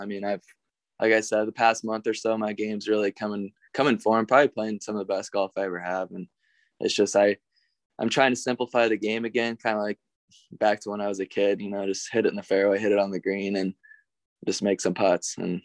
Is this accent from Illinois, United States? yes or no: no; Ottumwa, Iowa, United States; growing up in Ottumwa on a little bit easier courses than I see a lot of times has helped me